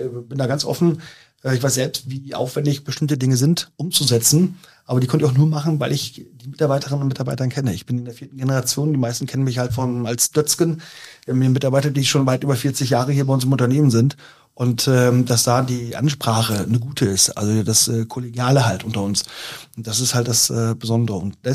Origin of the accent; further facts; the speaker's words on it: Bentheim, Lower Saxony, Germany; ursprünglich komme ich aus Bentheim. Bentheim ist etwa 30 Kilometer von hier entfernt.